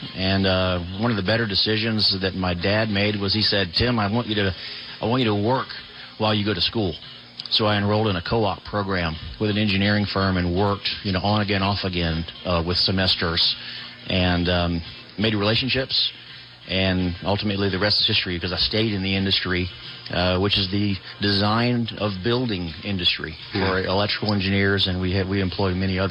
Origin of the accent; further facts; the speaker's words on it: Atlanta, Georgia, United States; it was growing up in Metro Atlanta, family connections to the university